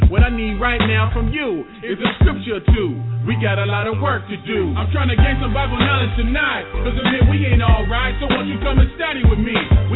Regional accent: Tacoma, Washington, United States; I'm from Tacoma

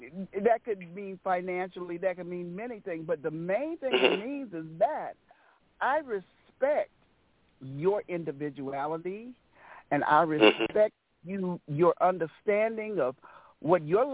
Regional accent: St. Louis, Missouri, United States; I am from St. Louis, Missouri.

